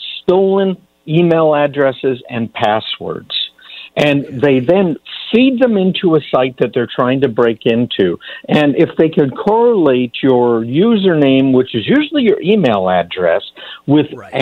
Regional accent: Canada; because I grew up in Canada, which is a lovely place.

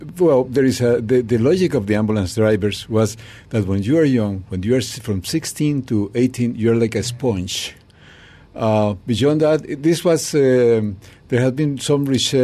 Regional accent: Costa Rica; and I'm from Costa Rica.

